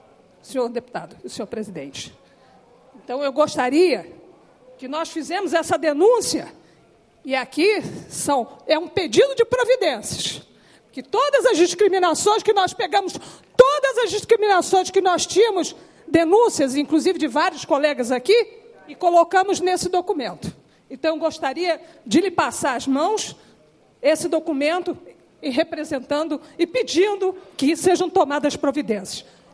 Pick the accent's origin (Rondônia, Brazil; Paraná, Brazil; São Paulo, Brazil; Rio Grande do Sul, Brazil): Rondônia, Brazil; Eu, graças a Deus, ainda tenho saúde, porque sou de Rondônia